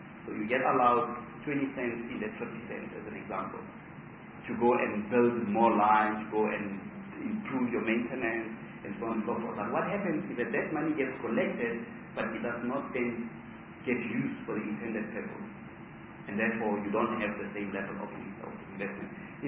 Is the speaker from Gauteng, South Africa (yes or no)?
yes; Pretoria, Gauteng, South Africa; I come from Pretoria.